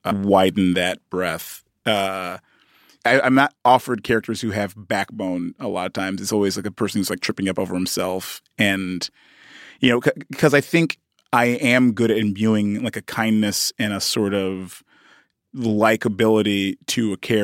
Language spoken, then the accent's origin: English; United Kingdom; But that I was British, maybe a couple other people.